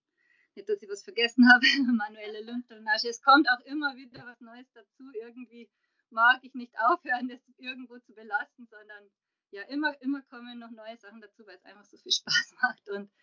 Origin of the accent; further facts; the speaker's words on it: Passau, Bavaria, Germany; now in Munich, Germany; bin ursprünglich aus Passau, lebe aber jetzt schon seit 2009 in München und zwar mit meinem Mann und meinen zwei kleinen Kindern.